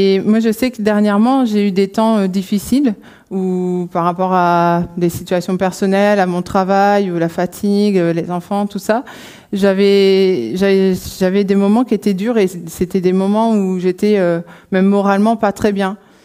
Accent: Pays de la Loire, France; moved away as an adult; moi, je suis originaire de Vendée. Et quand je suis arrivée dans le Nord pour mes études, j'y suis finalement restée par amour aussi.

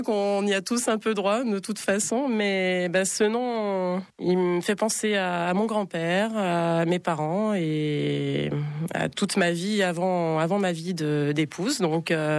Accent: Andrézieux-Bouthéon, Auvergne-Rhône-Alpes, France; also born or lived in Saint-Étienne, France; je suis née à Saint-Étienne, hein, mais j'y suis restée une semaine, à la maternité, évidemment. Après, j'ai vécu 1 an à Vauche. Ensuite, mes parents ont déménagé sur Andrézieux-Boutéon.

